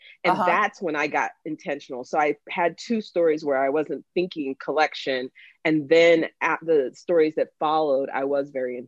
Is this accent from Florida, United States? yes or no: yes; Jacksonville, Florida, United States; And I'm from Florida. We didn't have any interest in moving back to Jacksonville.